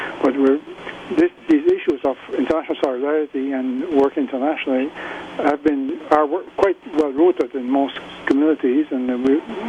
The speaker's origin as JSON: {"language": "English", "region": "Prince Edward Island", "country": "Canada", "tie": "born there", "lives_now": "Quebec City, Canada", "said": "I come from a co-op background also. I was born in the Cajun region in PEI, which is all co-op when I was young."}